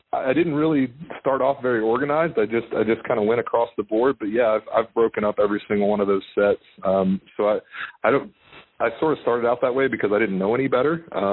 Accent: Knoxville, Tennessee, United States; also born or lived in South Carolina; So my family's from Texas, but living in Knoxville, and then I lived in South Carolina

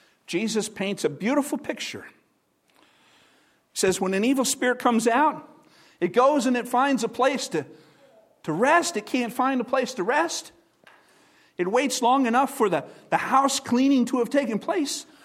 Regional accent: Chicago, Illinois, United States; born there; I love the Green Bay Packers, but I was born in Chicago, Illinois.

